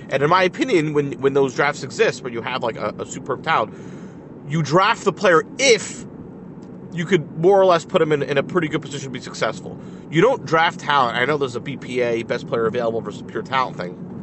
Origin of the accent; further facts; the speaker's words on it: Boston, Massachusetts, United States; I'm from Boston.